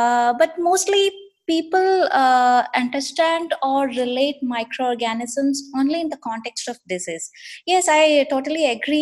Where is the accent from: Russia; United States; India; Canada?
India; moved away as an adult; now in Abu Dhabi, United Arab Emirates; I live in Abu Dhabi, and I'm from India.